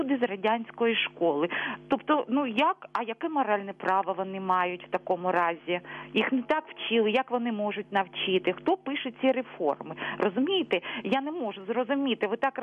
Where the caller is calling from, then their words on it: Luhansk Oblast, Ukraine; Вітаю вас, я з Луганщини.